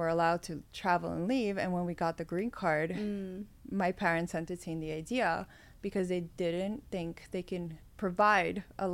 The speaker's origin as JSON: {"language": "English", "country": "Bulgaria", "moved": "yes", "lives_now": "United States", "said": "I love talking about where I'm from. I have such a deep connection to it. I'm originally from Bulgaria."}